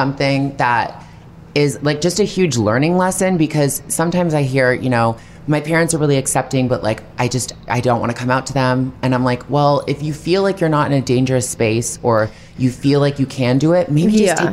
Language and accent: English; Toronto, Ontario, Canada